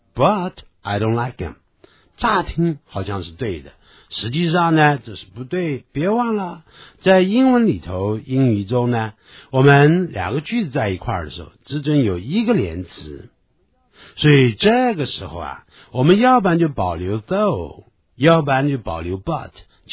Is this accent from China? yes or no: yes; China; 咱们中国人呢最喜欢说虽然怎么样但是怎么样